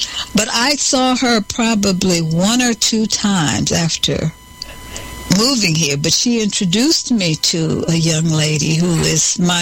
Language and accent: English; Ohio, United States; singing and out there with, you know, different local bands as, you know, growing up in Ohio.